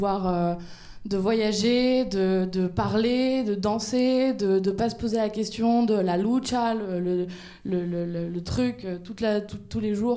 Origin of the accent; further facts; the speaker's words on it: Miami, Florida, United States; also born or lived in Cuba; Moi, je suis née à Cuba. Mon père est cubain, ma mère française. J'ai grandi à Miami.